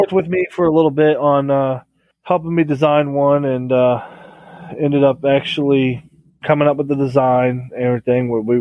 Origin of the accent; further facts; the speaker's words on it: Goshen, Ohio, United States; Yeah, we actually had a tornado come right through my hometown here. Goshen, Ohio was